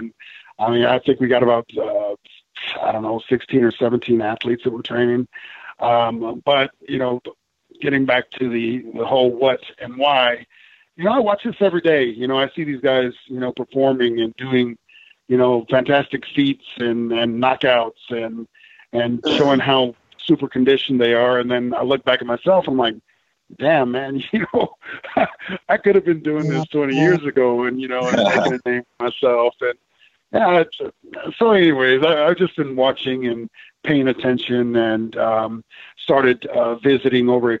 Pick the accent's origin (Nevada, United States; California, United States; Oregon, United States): California, United States; Los Angeles; moved away; Most of you all know I come from Los Angeles, and I've been in Tennessee for about, I'd say, 16 or 17 years.